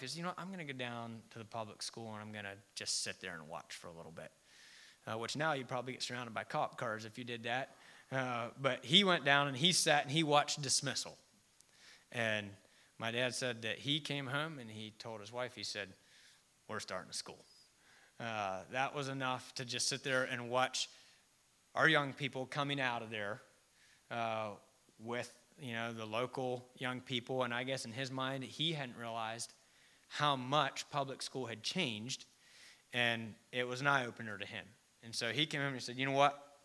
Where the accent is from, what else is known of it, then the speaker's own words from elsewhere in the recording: Chambersburg, Pennsylvania, United States; The bishop in the church that I grew up in there in Chambersburg, Cumberland Valley Conference